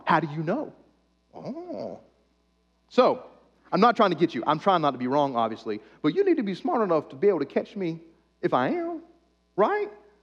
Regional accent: United States; Most of us have been taught, because we are American evangelicals, one specific eschatological view, one end times view.

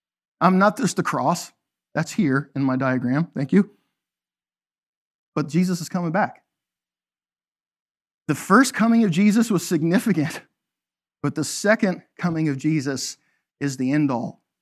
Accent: Canada; We're going to play hockey because I'm Canadian.

